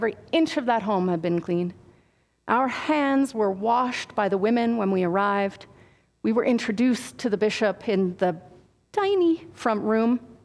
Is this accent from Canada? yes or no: yes; Calgary, Alberta, Canada; I grew up in Southwest Calgary. Not so very cosmopolitan, I don't think